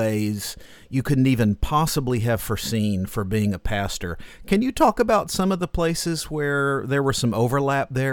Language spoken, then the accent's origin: English; Knoxville, Tennessee, United States; he's calling in today from Knoxville, Tennessee, my hometown, and he is the pastor of Emmaus Abbey Church there.